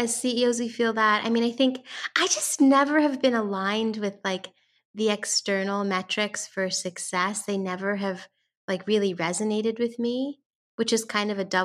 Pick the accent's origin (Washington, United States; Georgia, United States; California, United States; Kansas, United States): California, United States; San Francisco; So I am talking to you today from San Francisco, California, which is actually my hometown. I was born and raised here.